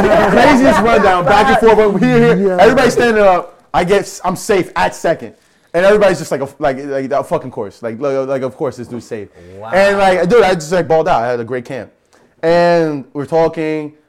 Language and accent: English; New York, United States; I'm originally from the Bronx.